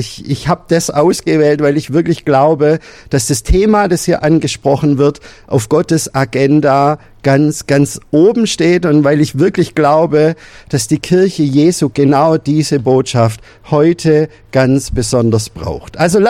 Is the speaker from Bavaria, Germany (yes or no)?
no; Baden-Württemberg, Germany; accent: Swabian; ich komme aus dem Schwabenland, hört man mir sicher an. Weil im Schönbuch ist der Ort, wo ich wohne, das liegt so zwischen Böblingen und Tübingen. Und ich bin da in der evangelischen Kirchengemeinde aktiv